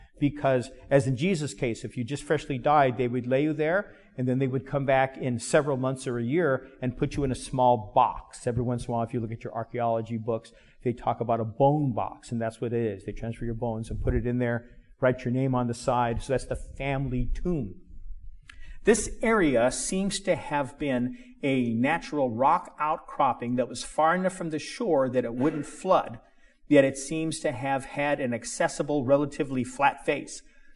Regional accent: Denver, Colorado, United States; I grew up in Denver. And a suburb of Denver is Arvada.

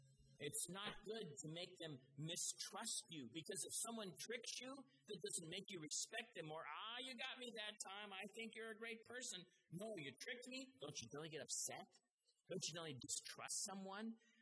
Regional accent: Colorado, United States; So I grew up in Colorado, where there's a lot of caves, naturally occurring caves.

